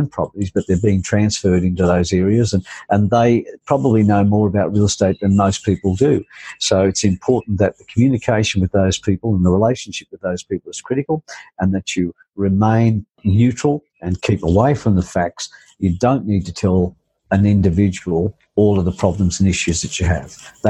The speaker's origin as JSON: {"language": "English", "town": "Crookwell", "region": "New South Wales", "country": "Australia", "said": "I'd moved to the Big Smoke because I'm from Crookwell, a small country town northwest of Goulburn, where my good dear friend John Simon, Aussie Home Loans, was born."}